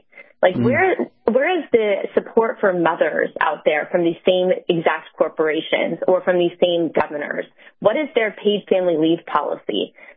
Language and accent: English; California, United States; And I can say that as a Californian myself.